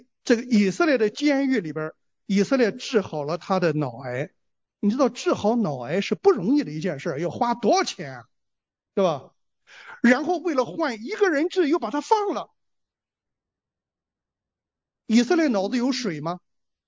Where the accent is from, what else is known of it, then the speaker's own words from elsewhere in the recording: China; 很多不懂得十条诫的外邦人，像我们中国人，我们看不懂